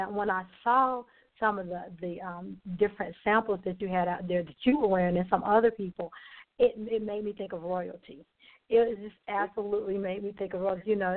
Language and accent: English; South Carolina, United States; now in Atlanta, United States; I'm in Atlanta. I've been in Atlanta for many years now, but I'm from South Carolina